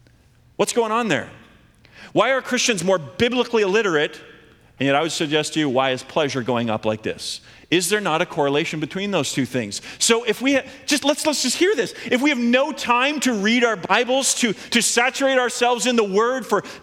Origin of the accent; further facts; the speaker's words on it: Canada; I'm a Canadian boy. I was raised in this cultural milieu.